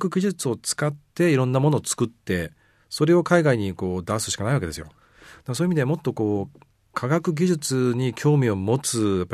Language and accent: Japanese; Kamakura, Kanagawa, Japan; ちょっと実はうちの実家、鎌倉なんですが